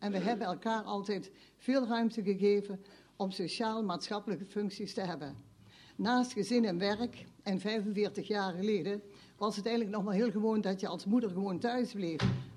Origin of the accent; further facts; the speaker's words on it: Gastel, North Brabant, Netherlands; 70 jaar geleden ben ik geboren in Garstel bij Budel, een heel klein dorpje. En opgegroeid in een gezin met 7 broers.